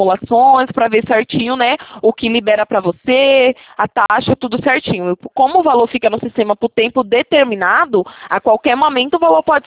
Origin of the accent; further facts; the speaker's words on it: Itatiba, São Paulo, Brazil; Eu sou da cidade de Itatiba, interior de São Paulo.